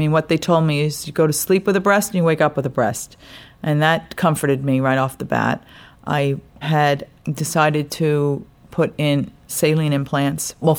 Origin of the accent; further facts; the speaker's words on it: New York, United States; I went to Memorial Sloan Kettering in Manhattan because I'm from New York. I live out on Long Island.